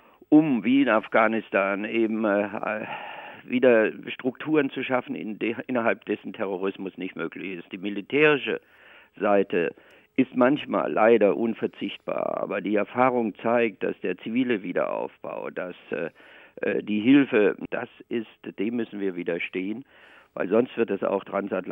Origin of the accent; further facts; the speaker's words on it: South Germany, Germany; Ja, ich bin in Süddeutschland geboren, aufgewachsen und eigentlich immer